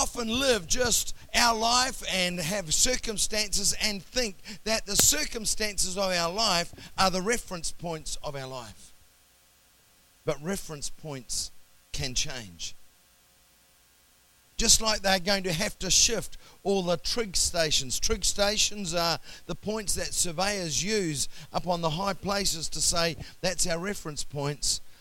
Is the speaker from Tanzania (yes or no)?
no; Whakatane, Bay of Plenty, New Zealand; when I was growing up in Whakatane